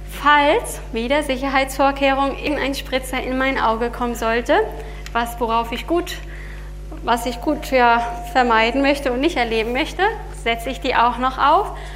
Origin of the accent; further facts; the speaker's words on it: Australia; German is a second language; now in Germany; Natriumhydroxid bekommt man in Apotheken hier in Deutschland. Bei uns in Australien bekommt man es in jedem Supermarkt.